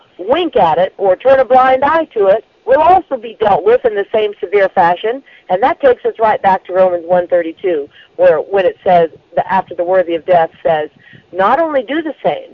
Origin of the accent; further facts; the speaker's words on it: Topeka, Kansas, United States; You know, that's we're from Topeka